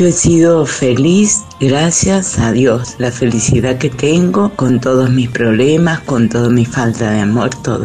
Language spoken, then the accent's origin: Spanish; San Juan, Argentina; de San Juan.